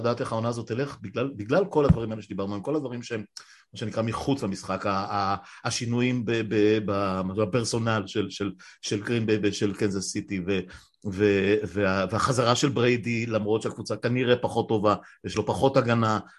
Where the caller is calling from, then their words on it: Hod HaSharon, Central District, Israel; אני יודע, מהוד השרון מדבר איתך.